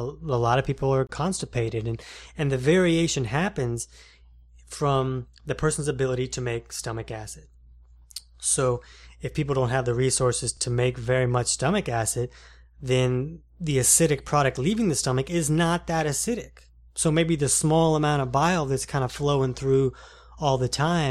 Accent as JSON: {"language": "English", "town": "Jacksonville", "region": "Florida", "country": "United States", "said": "I'm from Jacksonville."}